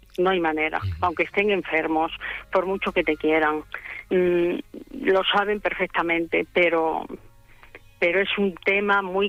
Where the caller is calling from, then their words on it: Madrid, Community of Madrid, Spain; de Madrid.